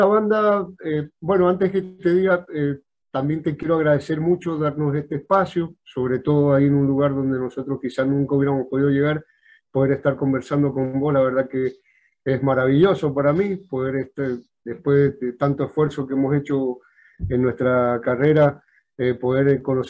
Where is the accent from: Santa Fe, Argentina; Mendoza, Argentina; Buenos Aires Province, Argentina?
Mendoza, Argentina; Las Heras; yo soy de Las Heras, de Mendoza